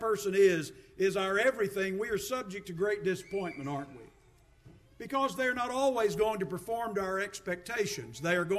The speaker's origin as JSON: {"language": "English", "country": "United States", "said": "So when I say that I am an American, that means I am of America. That means I relate to America. That's where my citizenship and my experiences in life are."}